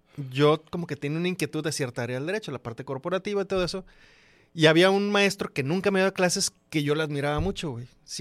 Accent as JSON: {"language": "Spanish", "town": "Culiacán", "region": "Sinaloa", "country": "Mexico", "said": "Los culichis no necesariamente usamos la V."}